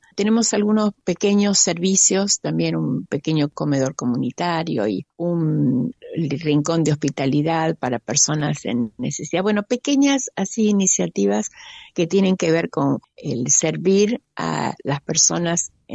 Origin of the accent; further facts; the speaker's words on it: Buenos Aires, Argentina; now in Villa Regina, Argentina; Nosotros somos de Buenos Aires, pero estamos aquí en Villa Regina, en Río Negro, hace ya 30 y algo de años, ya no me acuerdo, 37 años creo.